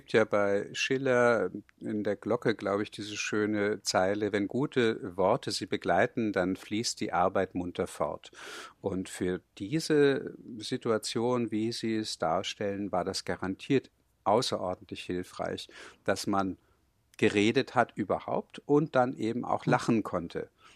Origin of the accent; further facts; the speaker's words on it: Burgheik, Bavaria, Germany; also born or lived in Hamburg; Ich bin ja in Oberfranken auf dem Dorf in Burgheik aufgewachsen und dort war es eben so, ich sprach Hochdeutsch und kein anderes Kind sprach Hochdeutsch.